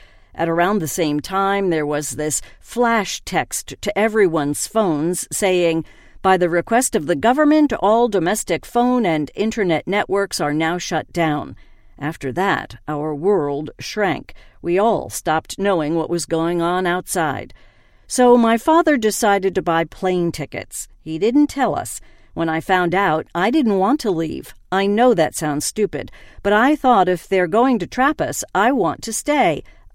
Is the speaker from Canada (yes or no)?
yes; Canada; I was born and raised in Canada. My parents left Kashmir during the 1990s because it wasn't safe then. But now we try to come back every year.